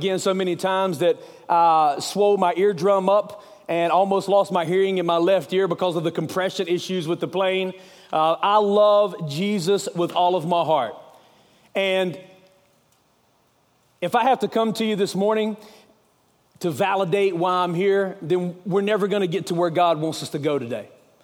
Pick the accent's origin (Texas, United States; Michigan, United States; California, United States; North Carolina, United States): North Carolina, United States; Charlotte; I'm from Charlotte, North Carolina.